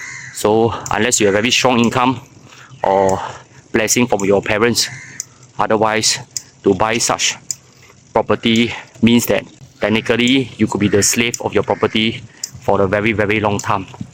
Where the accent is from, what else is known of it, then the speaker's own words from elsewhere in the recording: Singapore; So does it also means that as Singaporean ourselves, they are also very risk averse